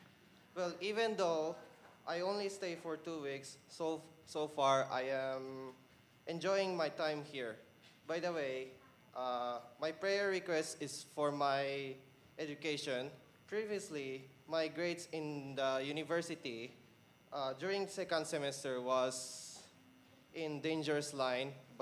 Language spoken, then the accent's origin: English; Philippines; I'm from Philippines.